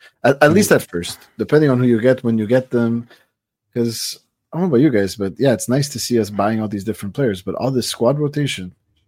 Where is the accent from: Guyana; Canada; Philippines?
Canada; Yeah, we're Canadian, yeah.